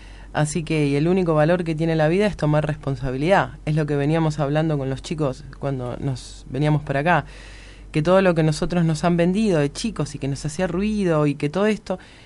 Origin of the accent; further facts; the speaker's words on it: Argentina; nosotros como argentinos somos todos tontos